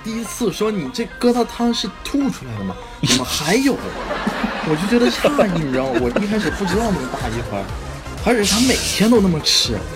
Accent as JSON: {"language": "Chinese", "town": "Guangzhou", "region": "Guangdong", "country": "China", "said": "我身为一个广州人是吧？这边这么潮湿"}